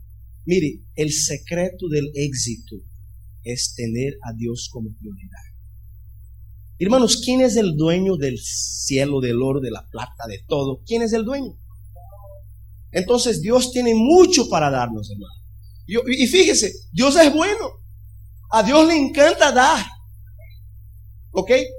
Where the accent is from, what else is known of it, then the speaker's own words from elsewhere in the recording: Brazil; Él vivió de misionero, misionero en 10 años en Brasil. 10 años fue misionero en mi país.